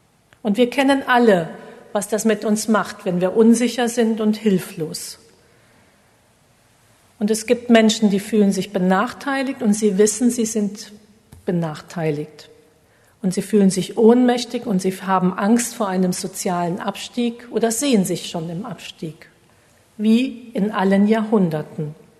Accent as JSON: {"language": "German", "region": "Rhineland-Palatinate", "country": "Germany", "said": "Idar-Oberstein ist recht klein, ich komme aus der Gegend, deshalb weiß ich"}